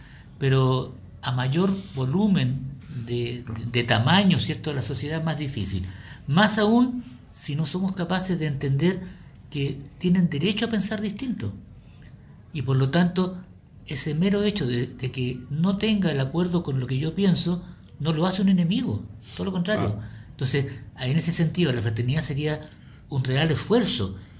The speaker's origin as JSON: {"language": "Spanish", "country": "Chile", "said": "porque somos chilenos, porque habitamos un mismo territorio, o porque tenemos pasado común en términos históricos"}